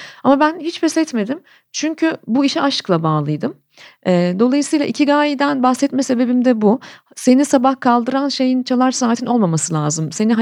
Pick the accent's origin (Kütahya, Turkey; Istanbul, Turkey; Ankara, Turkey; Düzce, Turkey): Ankara, Turkey; Ankaralıyım.